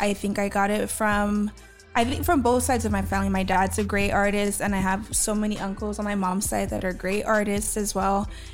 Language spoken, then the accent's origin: English; Los Angeles, California, United States; Born and raised in Los Angeles, born and raised in South Central.